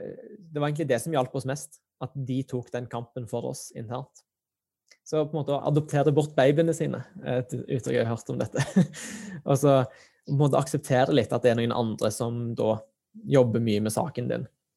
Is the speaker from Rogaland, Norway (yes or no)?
yes; Stavanger, Rogaland, Norway; now in Oslo, Norway; Selv om jeg sitter her i Oslo og ikke er i Stavanger selv, mens til vanlig så ville jeg kanskje måtte ha vært hjemme i Stavanger for å snakke med dem.